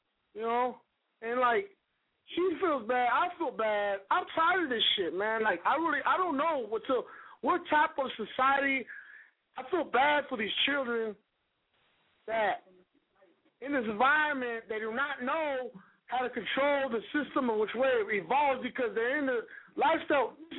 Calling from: Compton, California, United States; Man, I'm calling from Compton, G.

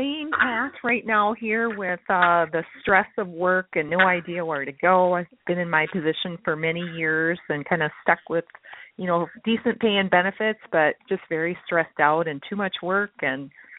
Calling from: St. Paul, Minnesota, United States; I'm calling from Minnesota. Actually, St. Paul.

